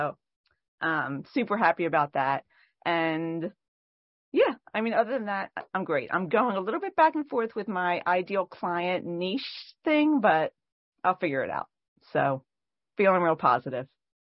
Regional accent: Norristown, Pennsylvania, United States; I'm from Norristown, Philadelphia area in Pennsylvania.

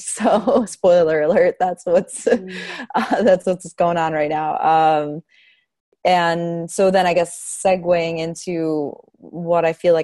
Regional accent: Chicago, Illinois, United States; I'm from Chicago.

